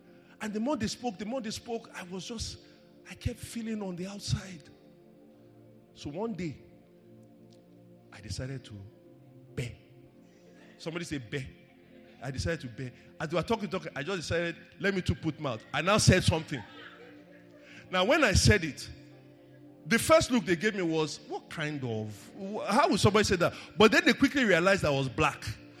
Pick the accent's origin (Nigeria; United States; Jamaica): Nigeria; English is a second language; I paid higher fees because I was from Nigeria.